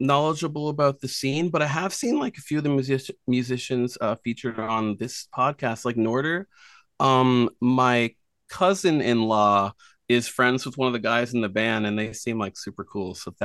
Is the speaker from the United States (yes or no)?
no; Nova Scotia, Canada; also born or lived in Prince Edward Island; I'm an artist from PEI, I grew up in Nova Scotia and then, moved here. I've been here for quite a while now.